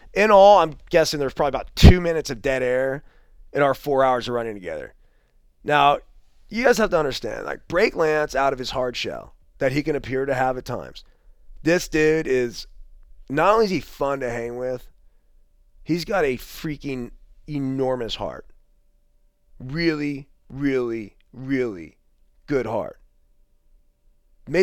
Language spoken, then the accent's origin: English; Half Moon Bay, California, United States; Now, I grew up surfing in Half Moon Bay, where the ocean water typically hovers in the low 50s.